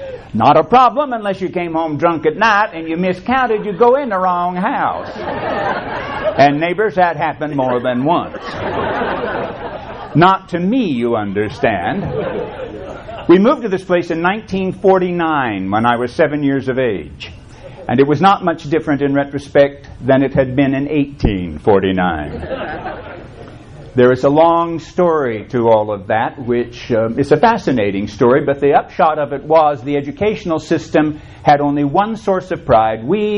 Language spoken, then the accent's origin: English; Dunlap, Kentucky, United States; I was raised in Pike County, Kentucky, as far east as you can go before you hit Virginia.